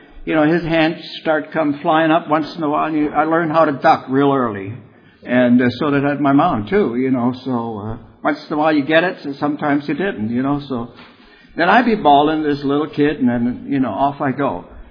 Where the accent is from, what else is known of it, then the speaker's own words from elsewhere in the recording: Berlin, Germany; English is a second language; I grew up in Berlin, a big city.